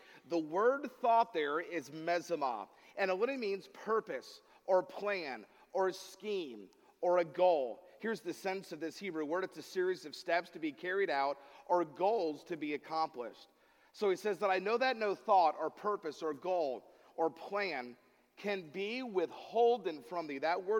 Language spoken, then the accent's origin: English; Atlanta, Georgia, United States; And really, I'm not a Michael Jordan fan. I grew up in Atlanta. I like Dominique Wilkins.